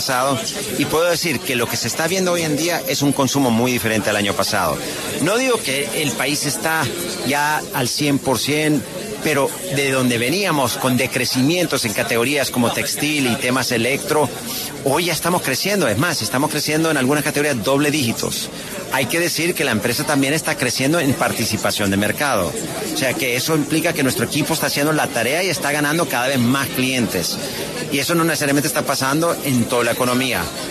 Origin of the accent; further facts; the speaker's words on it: El Salvador; como buen guanaco significa salvadoreño